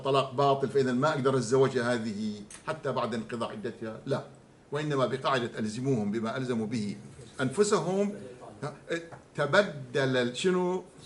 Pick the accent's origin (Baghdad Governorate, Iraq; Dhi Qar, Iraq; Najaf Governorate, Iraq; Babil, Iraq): Najaf Governorate, Iraq; Najaf; قبل ورود الطب الحديث وتداوله عندنا في النجف الأشرف